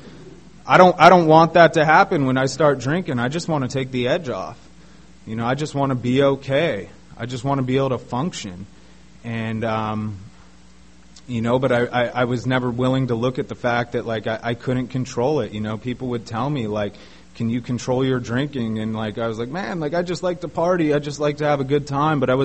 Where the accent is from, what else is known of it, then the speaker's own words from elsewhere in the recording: San Diego, California, United States; growing up, I grew up here in San Diego, nice, real nice home, two loving parents.